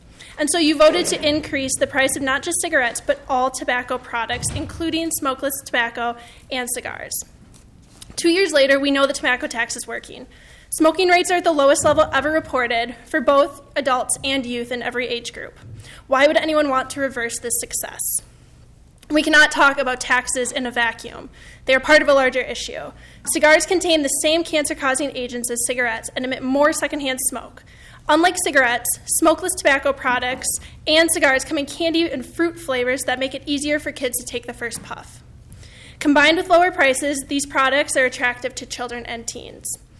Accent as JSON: {"language": "English", "town": "Andover", "region": "Minnesota", "country": "United States", "lives_now": "Minneapolis, United States", "said": "I'm originally from Andover, Minnesota, and currently reside in Minneapolis."}